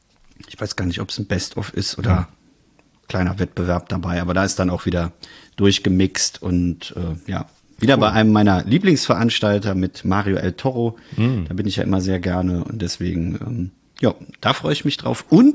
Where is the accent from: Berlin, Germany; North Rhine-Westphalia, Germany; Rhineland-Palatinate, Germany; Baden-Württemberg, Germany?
North Rhine-Westphalia, Germany; Bonn; als Bonner geführt werde, was mich natürlich sehr freut und auch ein wenig stolz macht. Aber ich denke, ich darf so als Exil-Bonner trotzdem noch mit an den Start gehen.